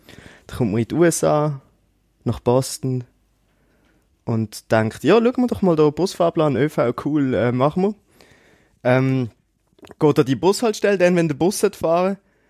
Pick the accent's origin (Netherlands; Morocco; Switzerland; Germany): Switzerland; dass wir so Probleme in der Schweiz ja nicht haben und wie toll es bei uns in der Schweiz ist.